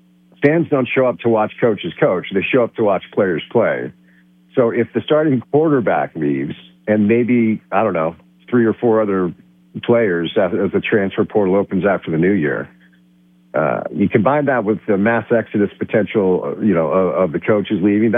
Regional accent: East Coast, United States; now in Salt Lake City, United States; And even though I'm out here in Salt Lake, I didn't grow up here. You know, I grew up on the East Coast

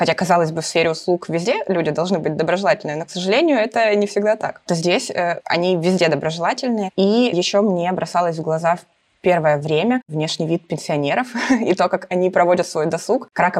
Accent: Ukraine; moved away as an adult; now in Kraków, Poland; Да, я из Украины.

